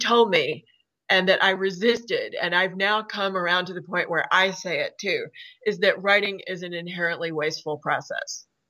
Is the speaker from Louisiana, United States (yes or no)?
no; Jackson, Tennessee, United States; also born or lived in Nashville; I'm from Tennessee. I was born in Nashville. I'm adopted, so I know very little about my biological parents. I was brought up in Jackson, Tennessee.